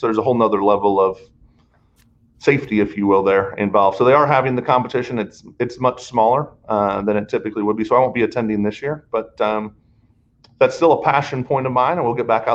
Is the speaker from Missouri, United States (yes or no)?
yes; St. Louis, Missouri, United States; I'm originally from St. Louis. They consume more barbecue sauce per capita than anywhere in the world.